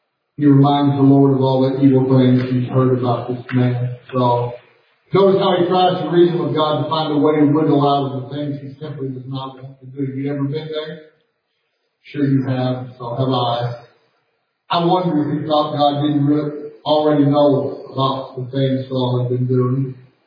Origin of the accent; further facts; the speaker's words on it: Arkansas, United States; now in Las Vegas, United States; Las Vegas has become my home. Yes, I'm from Arkansas, and I'm proud to be from Arkansas, but listen to me. Las Vegas is my home.